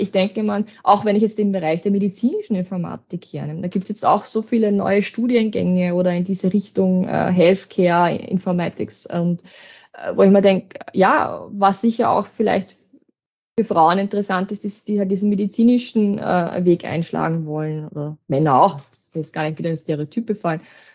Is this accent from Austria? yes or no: yes; Lower Austria, Austria; now in Horn, Austria; ich wohne auch nicht in Wien, sondern in Horn, also ich bin ja doch aus dem Waldviertel und für mich ist das dann schon, ich fahre über eine Stunde nach Wien rein.